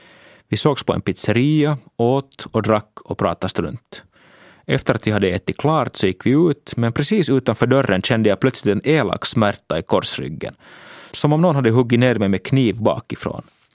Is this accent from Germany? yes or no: no; Finland; hemma i Finland